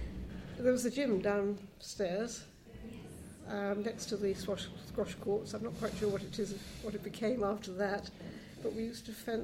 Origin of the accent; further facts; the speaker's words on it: Newbury, South East England, United Kingdom; I was born in Newbury in Berkshire.